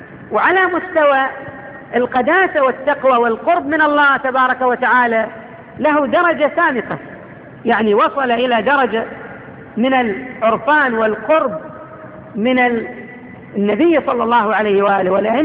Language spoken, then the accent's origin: Arabic; Al-Ahsa, Eastern Province, Saudi Arabia; شخص كان من أحسائنا الحبيبة